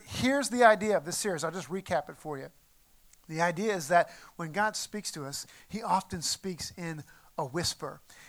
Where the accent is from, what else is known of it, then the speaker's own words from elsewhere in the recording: Sweden; first language Swedish; English is a second language; to lead the prayer meeting in Swedish because I can't think as creatively in English as I can in my native tongue.